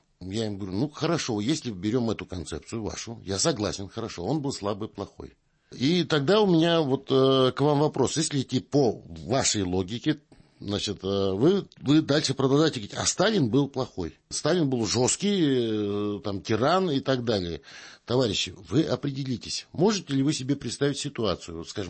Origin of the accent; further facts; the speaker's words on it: Tyumen, Tyumen Oblast, Russia; потому что я был из Сибири, из Тюмени.